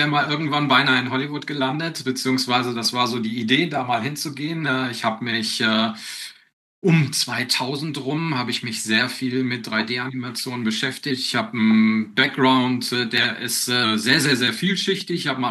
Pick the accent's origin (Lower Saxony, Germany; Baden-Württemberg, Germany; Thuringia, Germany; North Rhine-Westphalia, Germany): North Rhine-Westphalia, Germany; Bochum; now in Gescher, Germany; Also gebürtig komme ich aus Bochum, also Großstadtkind, bin dann aber irgendwann aufs Land gezogen und bin situativ mittlerweile beheimatet im schönen Münsterland, Ecke Coesfeld, Gescher.